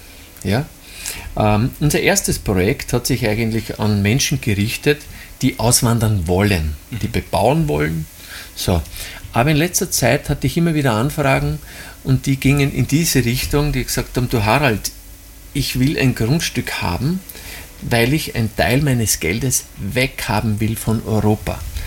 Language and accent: German; Austria; als Österreicher